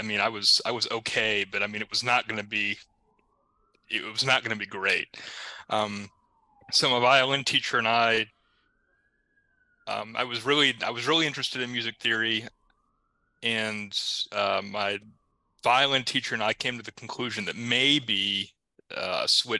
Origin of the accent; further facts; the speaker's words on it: North Carolina, United States; And I grew up in the Carolinas, which is why I sound like this.